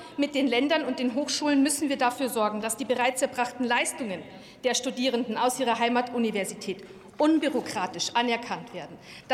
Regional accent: Bavaria, Germany; Dafür habe ich als Bayerin ja gewisses Verständnis

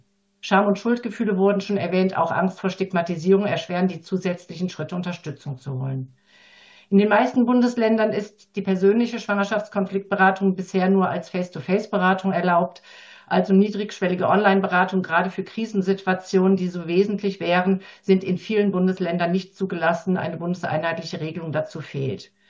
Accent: Southern Germany, Germany; in einigen Regionen in Deutschland, gerade im Süden, wo ich herkomme

